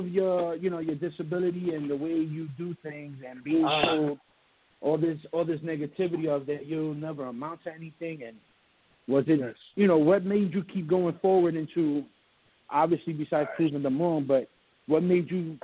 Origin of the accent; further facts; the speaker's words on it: New York City, New York, United States; I'm from the Bronx, New York.